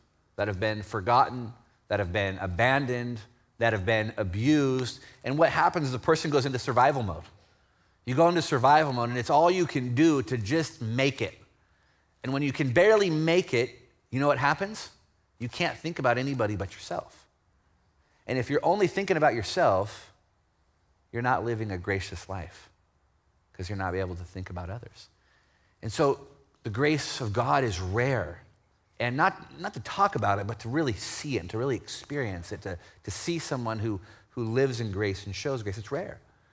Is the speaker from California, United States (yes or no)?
yes; California, United States; I grew up in California. I didn't grow up in a Christian home. I didn't grow up culturally Christian or anything like that. I'm from Mendocino County is where what I consider home, if you know where that is.